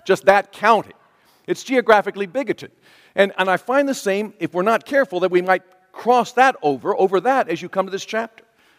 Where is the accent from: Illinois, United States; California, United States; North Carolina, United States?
North Carolina, United States; Elizabeth City; And we always say, well, we're from Elizabeth City, and people tend to get that, or where Hertford is, or where Nixonton is, or where you know where you are.